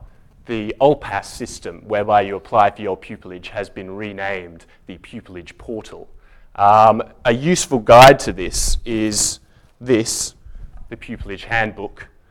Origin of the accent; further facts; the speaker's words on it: Sydney, New South Wales, Australia; moved away as an adult; you'll see that my accent is rounding a little bit since I've been at the bar, but I'm from Sydney originally. And I came over to do the BCL at University College